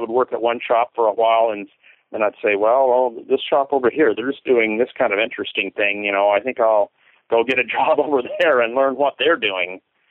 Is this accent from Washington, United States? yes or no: yes; Wenatchee, Washington, United States; also born or lived in Auburn / Sumner; Well, Pacific Northwest, I grew up in Wenatchee and Auburn and Sumner, which are, you know, Auburn and Sumner aren't too far away from Seattle.